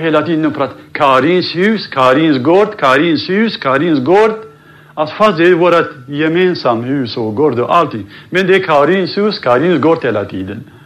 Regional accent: Sulaymaniyah, Sulaymaniyah Governorate, Iraq; now in Sweden; Alldeles nyss jag har varit i mina hemtrakter, kom hem bara för 3 veckor sedan i Suleimanie.

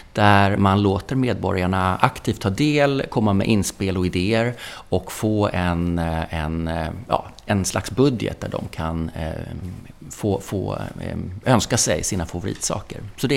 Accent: Stockholm, Stockholm County, Sweden; jag är ju uppvuxen på Östermalm, men jag gillar också att cykla runt i olika typer av områden runt om i hela Stockholm.

